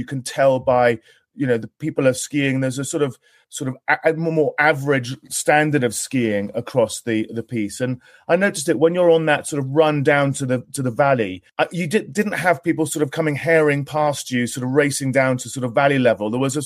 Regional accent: London, United Kingdom; I mean, I'm from London. It's a tube train, you know, and it's very easy to access.

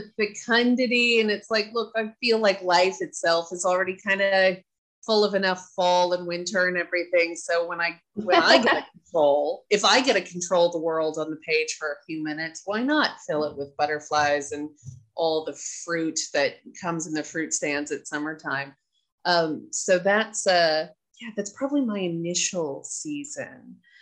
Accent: California, United States; I'm California born, lived almost always in California

